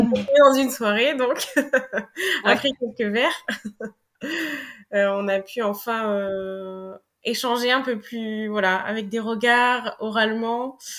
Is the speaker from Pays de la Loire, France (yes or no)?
no; Limoges, Nouvelle-Aquitaine, France; je faisais une soirée chez moi à Limoges, parce que je suis originaire de Limoges.